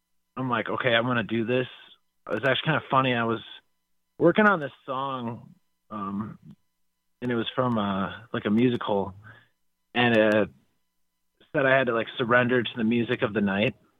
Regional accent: Kimberly, Wisconsin, United States; I grew up in Kimberly, up in the Appleton area.

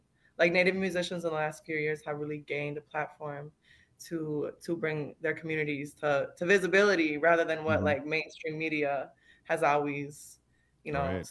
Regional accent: St. Michael, Minnesota, United States; So I'm from St. Michael, Minnesota, and then I grew up there.

